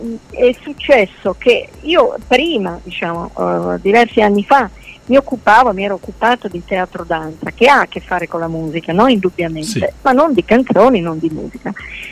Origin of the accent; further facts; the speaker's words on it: Bologna, Emilia-Romagna, Italy; Io sono bolognese di origine, vivo a Bologna